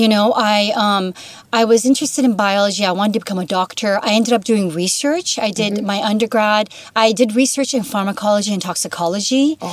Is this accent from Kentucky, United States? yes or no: no; Chicago, Illinois, United States; born there; I was born in Chicago in 72. I'm 47.